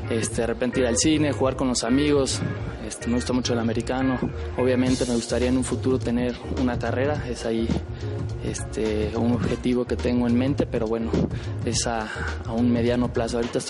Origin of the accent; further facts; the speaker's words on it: Morelia, Michoacán, Mexico; soy de aquí, de Morelia, soy nacido aquí en Morelia.